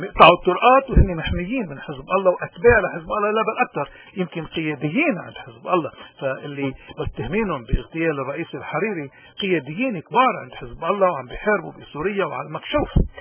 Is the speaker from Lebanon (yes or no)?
yes; Lebanon; إنسان بيشرفنا كلبنانيين